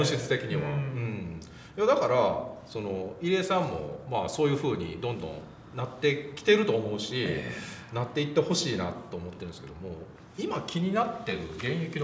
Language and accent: Japanese; Wakayama, Japan; 和歌山出身ですけどね。